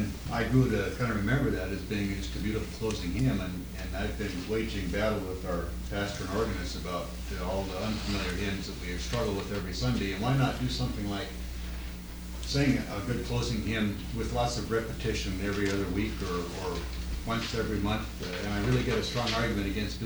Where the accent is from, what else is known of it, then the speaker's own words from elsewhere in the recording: Seattle, Washington, United States; I can remember growing up in the Lutheran Church in Seattle